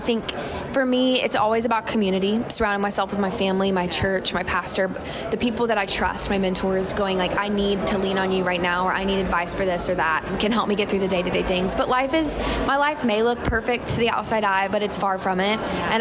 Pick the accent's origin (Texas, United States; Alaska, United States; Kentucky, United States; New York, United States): Kentucky, United States; Comes from growing up in Kentucky.